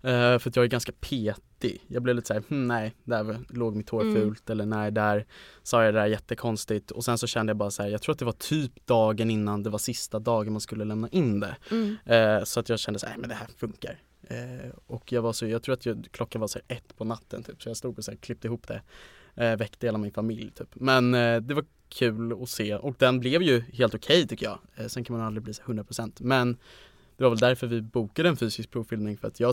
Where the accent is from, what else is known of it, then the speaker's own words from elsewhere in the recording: Stockholm, Stockholm County, Sweden; och jag är 20, kommer från Stockholm